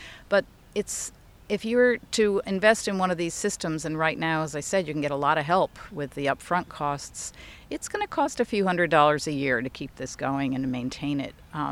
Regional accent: Cos Cob, Connecticut, United States; I grew up in Connecticut. My dad commuted to the city, and my mother's...

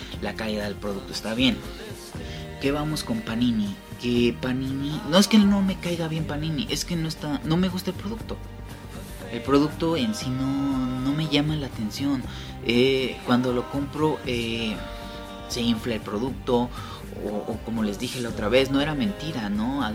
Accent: Cuernavaca, Morelos, Mexico; pero aquí en mi pueblo, aquí en Cuernavaca, sí se esponja.

